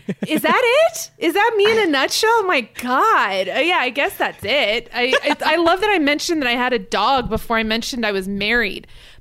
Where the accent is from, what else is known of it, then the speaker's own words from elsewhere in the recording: Los Angeles, California, United States; Well, I'm from Los Angeles.